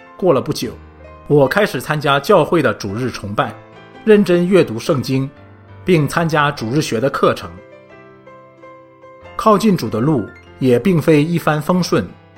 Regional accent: China; 跟许多来自中国大陆的移民一样，我从小生活在信仰缺失的社会，接受的也是无神论教育，一直不相信有神。

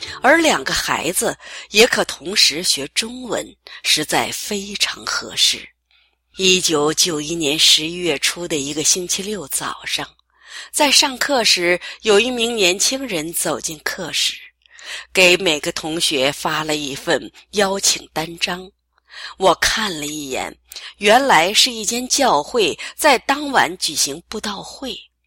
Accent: Hong Kong; born there; also born or lived in Montreal; 我在香港出生，家境清贫，少年时父亲离世

